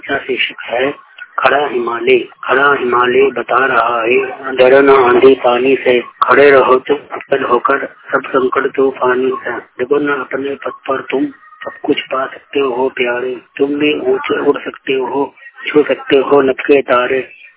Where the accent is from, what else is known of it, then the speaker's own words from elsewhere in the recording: Delhi, India; मैं गणेश नगर दिल्ली का रहने वाला हूँ